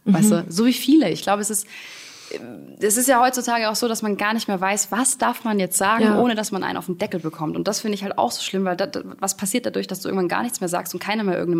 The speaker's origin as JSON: {"language": "German", "town": "Backnang", "region": "Baden-Württemberg", "country": "Germany"}